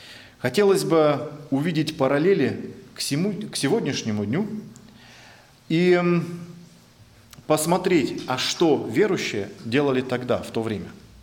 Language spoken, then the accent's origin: Russian; Siberia, Russia; Я сам из Сибири, и там бывало иногда такое, что лес горит.